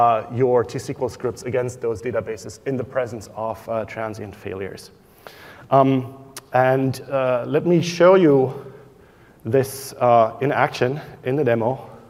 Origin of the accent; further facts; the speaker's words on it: Germany; English is a second language; I'm from Germany